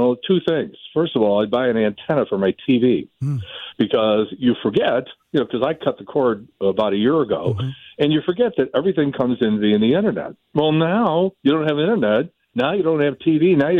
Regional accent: Chicago, Illinois, United States; now in St. Louis, United States; I grew up in Chicago, followed the Cubs in St. Louis for almost 40 years, followed the Cardinals

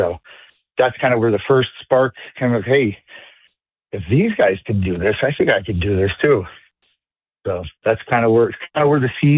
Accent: Watertown, Connecticut, United States; Born and raised in Connecticut. I was born in Waterbury, Waterbury Hospital. Grew up till I was 7 in Waterbury, then moved to Watertown.

